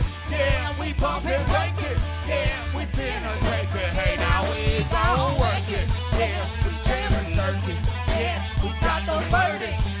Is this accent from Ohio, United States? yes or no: no; Oakland, California, United States; If you're just coming in … We're from Oakland, California.